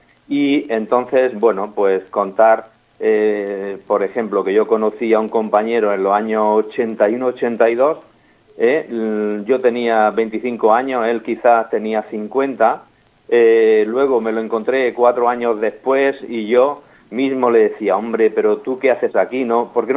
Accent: Andújar, Andalusia, Spain; somos andaluces de Andújar en Jaén, a mi padre le tocó la emigración

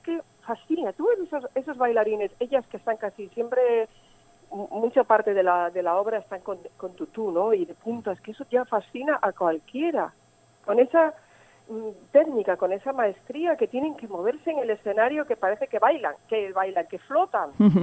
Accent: Santander, Cantabria, Spain; Yo soy de aquí

